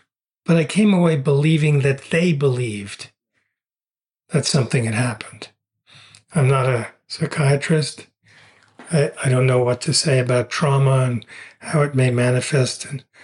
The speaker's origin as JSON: {"language": "English", "country": "United States", "said": "You know, I live in Arizona. So, you know, of course, I'm American"}